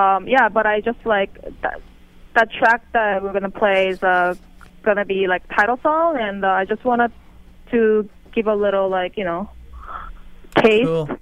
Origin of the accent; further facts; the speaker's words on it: South Korea; And I'm originally like born and raised in Korea, so I have a very like strong like Korean culture.